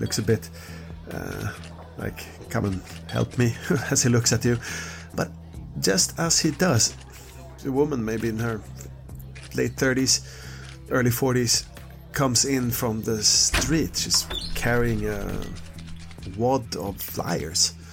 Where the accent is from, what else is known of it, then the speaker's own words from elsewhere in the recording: London, United Kingdom; No, I'm from London.